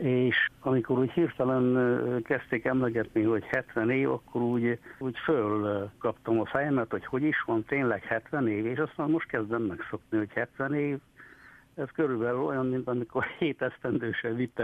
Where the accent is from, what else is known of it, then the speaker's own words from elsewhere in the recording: Küsmőd, Harghita, Romania; also born or lived in Etéd; én Küsmőden születtem, és ott éltem 10 éves koromig. Akkor költöztünk át a községközpontba, mert Küsmőd egy nagyon kicsi falu. Községközpontba akkor költöztünk át Etédre